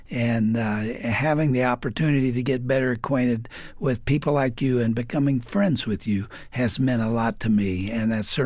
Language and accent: English; Texas, United States; You know I'm a Texan, don't you?